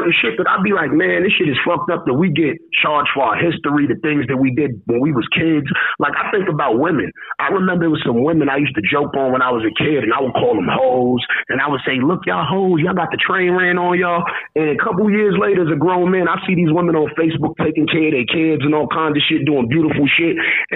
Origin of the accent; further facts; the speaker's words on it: Honduras; You know I'm from Honduras. We come from sewing.